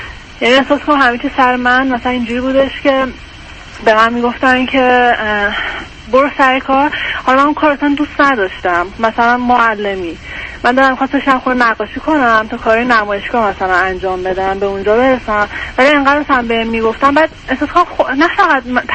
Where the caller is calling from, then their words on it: Iran; آقای دکتر، من از ایران تماس میگیرم. 25 سالمه.